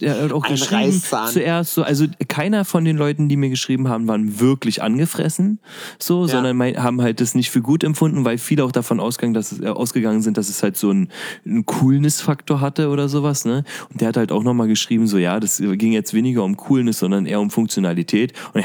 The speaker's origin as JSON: {"language": "German", "region": "Berlin", "country": "Germany", "said": "Ich bin Berliner"}